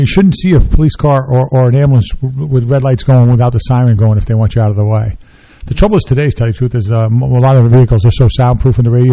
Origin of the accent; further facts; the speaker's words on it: Mount Olive, New Jersey, United States; now in Raritan Township, United States; And since I grew up in Mount Olive, but when I got married, I lived down here in Raritan Township.